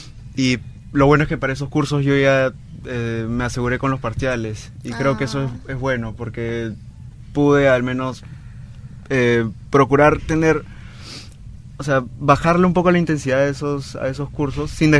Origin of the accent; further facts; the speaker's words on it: Peru; nos reconocemos como ejes transformadores de nuestra sociedad, como tal, como sociedad peruana